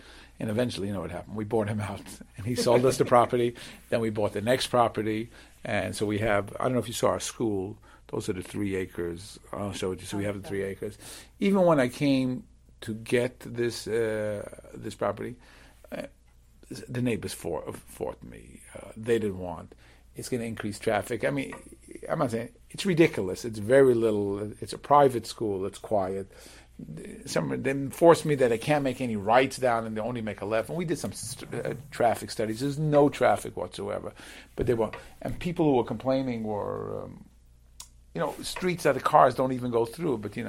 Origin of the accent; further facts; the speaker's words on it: Brooklyn, New York, United States; you know, I'm a guy from Brooklyn, I don't know.